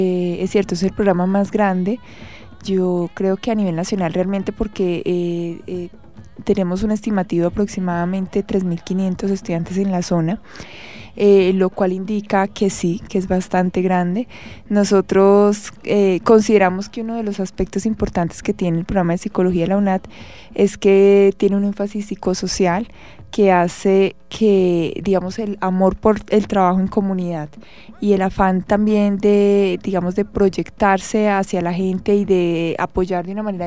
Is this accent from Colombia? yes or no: yes; Manizales, Caldas, Colombia; moved away as an adult; now in Bogotá, Colombia; hacia el 2010 llego acá a Bogotá. Soy de Manizales, estudié en la Universidad de Manizales, psicología, y allí mismo también hice el posgrado en Educación y Desarrollo Humano.